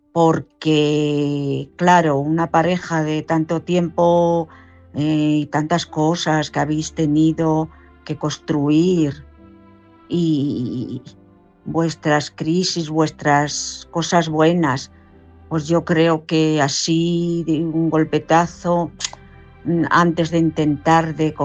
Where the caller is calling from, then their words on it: Madrid, Community of Madrid, Spain; de Madrid.